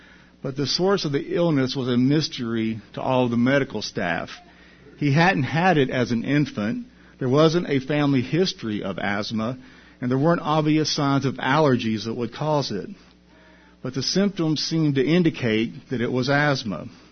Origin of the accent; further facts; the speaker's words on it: California, United States; I was back in my home state of California working as a nurse in a busy emergency room.